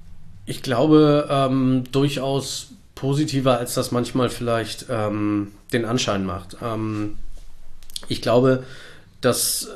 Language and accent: German; Kiel, Schleswig-Holstein, Germany; born there; Ich bin aber wirklich nur in Kiel geboren. Also ich habe dort nicht mehr gelebt oder sowas.